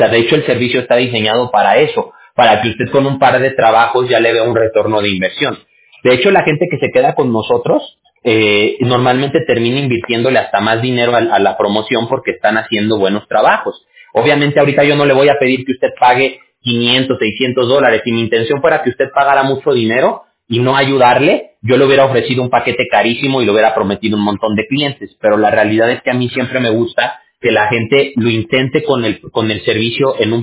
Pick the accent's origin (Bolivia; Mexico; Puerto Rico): Mexico; now in California, United States; Yo soy mexicano, yo soy de México.